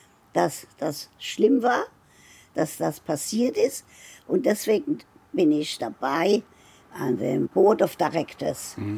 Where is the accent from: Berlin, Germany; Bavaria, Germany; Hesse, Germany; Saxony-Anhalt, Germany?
Hesse, Germany; Frankfurt; also born or lived in Wiesenfeld; Genau, als Einjähriges nach Frankfurt. In Wiesenfeld kam mein Vater, hat man mir gesagt, jedes Wochenende mit dem Fahrrad von Frankfurt nach Wiesenfeld.